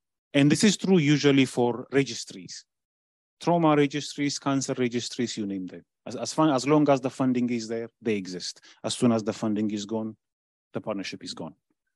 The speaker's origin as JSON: {"language": "English", "country": "Ethiopia", "said": "I've met several people who ask me where I am, and I say I'm from Ethiopia."}